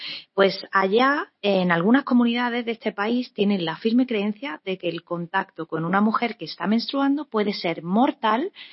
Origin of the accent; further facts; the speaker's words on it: Spain; a ojos míos, como española, me deja ojiplática, la verdad